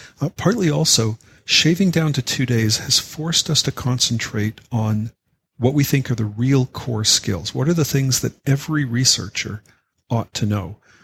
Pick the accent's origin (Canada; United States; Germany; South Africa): Canada; I'm a Canadian.